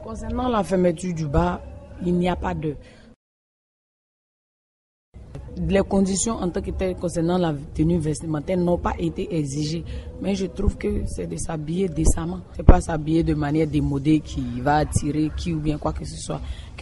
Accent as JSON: {"language": "French", "country": "Côte d’Ivoire", "said": "Moi, je suis ivoirienne."}